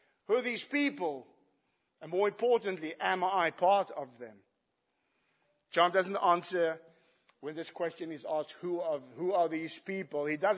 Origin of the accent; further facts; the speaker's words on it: South Africa; I'm an Afrikaner and I come from South Africa.